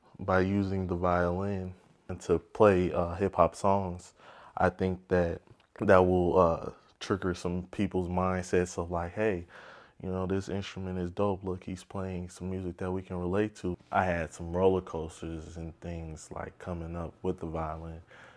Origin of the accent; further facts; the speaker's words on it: Chicago, Illinois, United States; I'm from Chicago, Illinois, and I am at my fourth year at Mizzou. I started playing when I was about 5 years old at my church in Chicago.